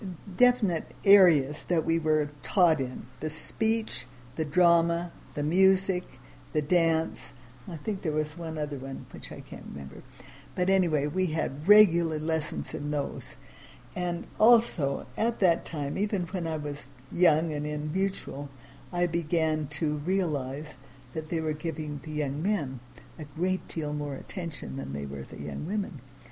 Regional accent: San Francisco, California, United States; I figure that I had the ideal church rearing in San Francisco, California.

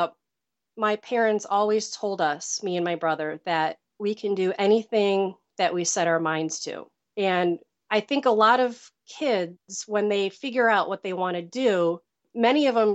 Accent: Midwest, United States; I was born and raised in the Midwest near Chicago

